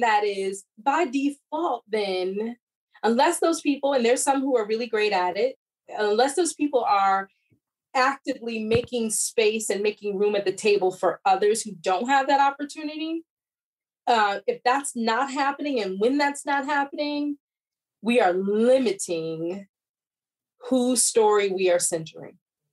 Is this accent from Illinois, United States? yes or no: yes; Illinois, United States; I grew up in Chicago area. So I'm a Midwest girl, grew up outside Chicago, you know, went to school in Illinois.